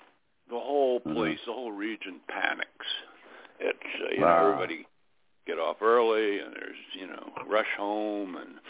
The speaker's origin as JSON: {"language": "English", "region": "Florida", "country": "United States", "said": "And I figured, I'm from Florida, right?"}